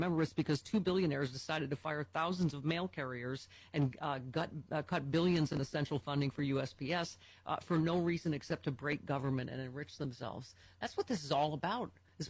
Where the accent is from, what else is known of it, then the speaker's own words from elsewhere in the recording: New York, United States; Well, I'm from Long Island.